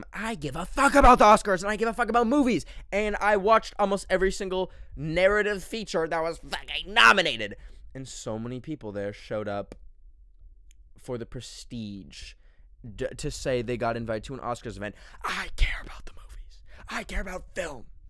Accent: Canada; now in United States; Listen, I grew up in Canada. We have a completely different fucking political system.

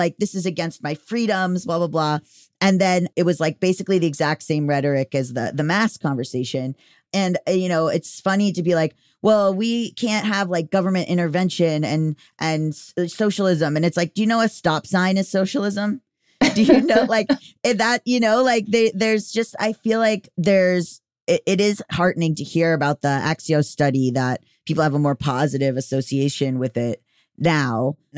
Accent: United States; And I'm an American.

